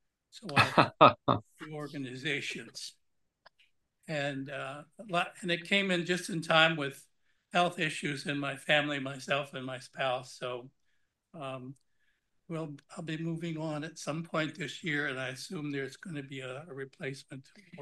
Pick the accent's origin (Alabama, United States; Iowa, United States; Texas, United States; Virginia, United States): Virginia, United States; also born or lived in Washington, D.C.; Grew up in DC and Virginia, so I have mixed backgrounds, city and country.